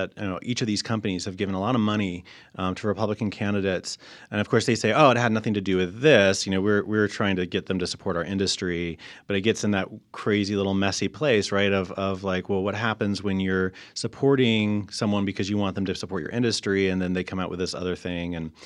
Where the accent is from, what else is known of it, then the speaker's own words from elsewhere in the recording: Florida, United States; Sure, yeah, I'm from Florida. That's why Precious mentions that.